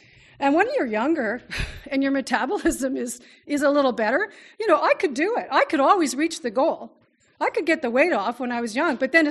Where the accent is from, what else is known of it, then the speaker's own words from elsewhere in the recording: Oshawa, Ontario, Canada; now in Ottawa, Canada; so I grew up in Oshawa, so I'm not far from, I live in Ottawa now. I've been living in Ottawa for many years, but I grew up in Oshawa. That's where my family still is.